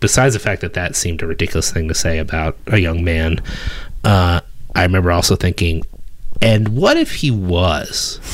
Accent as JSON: {"language": "English", "town": "Philadelphia", "region": "Pennsylvania", "country": "United States", "tie": "born there", "said": "So I still think of myself as a Philadelphian because that's where I was born. I lived there on and off for a long time."}